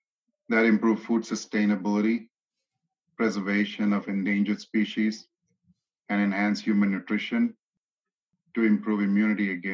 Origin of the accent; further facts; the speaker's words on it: Kozhikode, Kerala, India; I hail from the state of Kerala in India, from Vengalil, Calicut, and Meenpat Malappuram families.